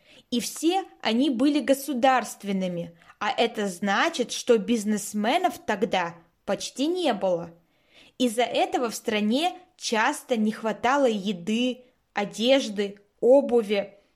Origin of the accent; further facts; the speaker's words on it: Russia; born there; Я родилась в России, когда уже не было СССР.